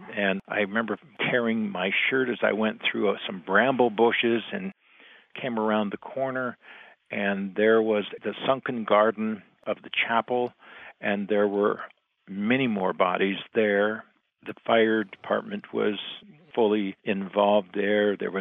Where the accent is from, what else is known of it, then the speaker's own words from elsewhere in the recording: Las Vegas, Nevada, United States; from Las Vegas. I work for the Vegas Stats and Information Network.